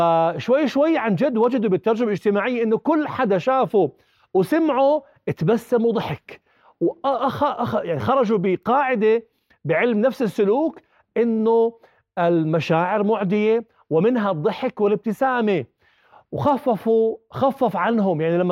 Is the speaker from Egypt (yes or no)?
no; Jordan; بنقدر نعمل إشي حلو إلنا إحنا كأردنيين مثلا وكعرب